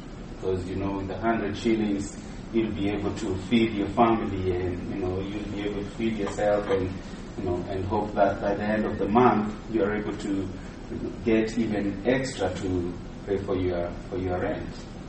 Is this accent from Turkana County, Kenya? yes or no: no; Nairobi, Kenya; I grew up in Mathare myself.